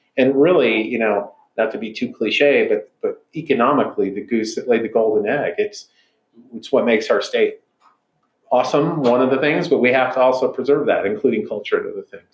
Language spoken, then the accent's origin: English; Las Cruces, New Mexico, United States; So I live in Las Cruces. I'm from Las Cruces. Born and raised there.